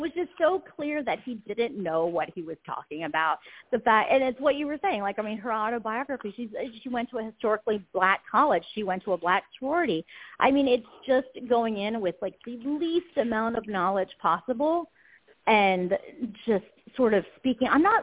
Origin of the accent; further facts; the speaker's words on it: India; well, I'm from India.